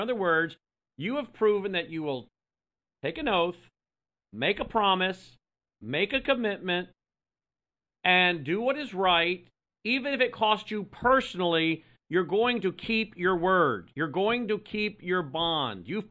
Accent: Jackson, Mississippi, United States; born there; I'm only a few miles from the line. I was born in Jackson.

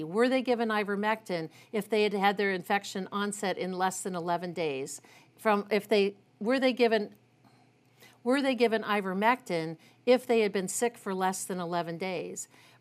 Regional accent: Ohio, United States; I'm from Ohio, and we have reports in Ohio

